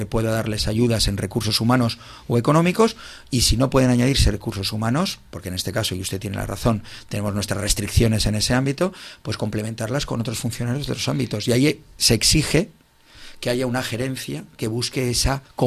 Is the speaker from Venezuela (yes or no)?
no; Catalonia, Spain; Bueno, pues obviamente somos españoles y catalanes y al final esperamos al último día.